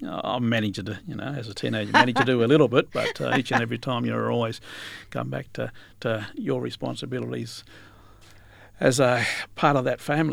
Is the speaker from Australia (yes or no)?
yes; Perth, Western Australia, Australia; also born or lived in Great Southern; Well, I was born in Perth and lived and grown up in Perth, but I spent quite a bit of my teenage years down in the Great Southern.